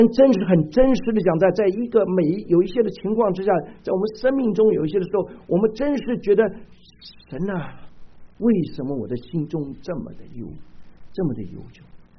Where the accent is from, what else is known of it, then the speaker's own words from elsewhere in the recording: China; 我们中国人很坏，我们骂人呢，不是骂你，是骂你妈妈